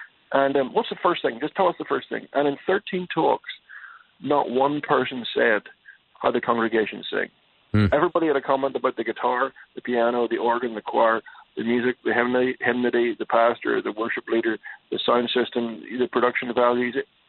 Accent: Ireland; now in United States; No, I'm not. I'm from Ireland.

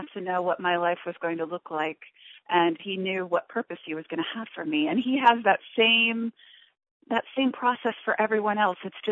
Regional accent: Iowa, United States; I grew up in Iowa.

